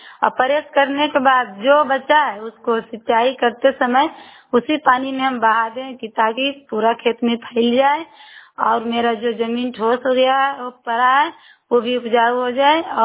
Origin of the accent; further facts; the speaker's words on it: Pakri Barma, Bihar, India; Pakri Burma Nawada जिला के रहने वाली हूँ।